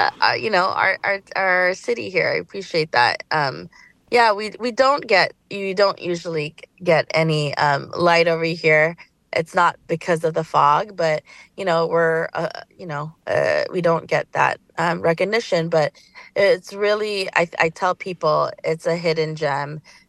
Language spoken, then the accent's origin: English; Daly City, California, United States; I grew up here in Daly City, and it's been extremely diverse, and I am a Filipino-American woman in this leadership role, but I serve my whole community, you know?